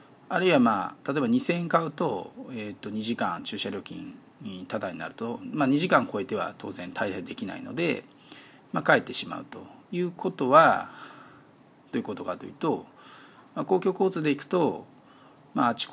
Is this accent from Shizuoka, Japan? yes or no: no; Fukui, Japan; 例えば、私のふるさとの福井、まあ、その人福井出身なんですけれども